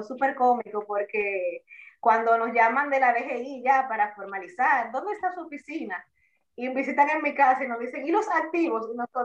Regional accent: Santo Domingo, Dominican Republic; now in Punta Cana, Dominican Republic; yo soy originalmente de Santo Domingo, pero vine aquí a Dana en el 2007.

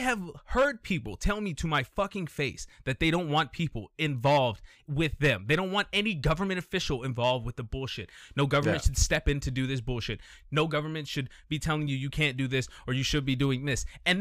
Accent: Colorado, United States; asks me where I'm from, and I say, I'm from Colorado

